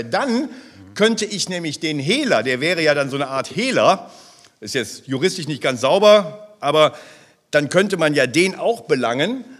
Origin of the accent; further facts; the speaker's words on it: Rhineland, Germany; Ja, ich bin Rheinländer, da lege ich jetzt auf. ich komme aus dem Rheinland.